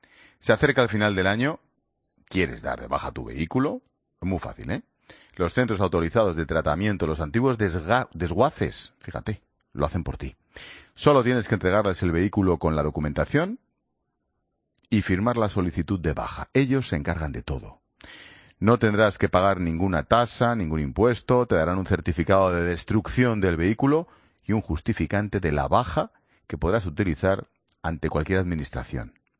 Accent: Spain; cómo somos los españoles

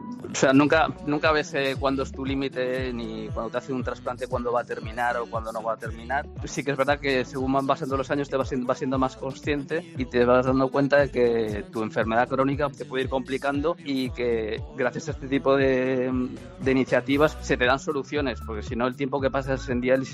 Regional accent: Galicia, Spain; no existía nefrología infantil en Galicia, de donde yo soy

